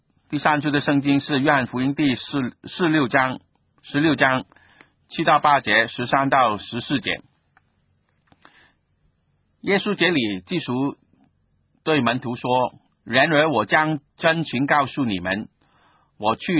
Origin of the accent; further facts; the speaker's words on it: Guangdong, China; first language Cantonese; Chinese is a second language; 不是我们的母语嘛，我是广东人呢，广东话是我的本来的语言，但是也在学习